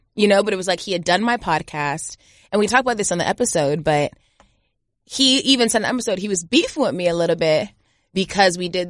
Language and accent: English; Georgia, United States; Like, I'm not from Atlanta, but Georgia.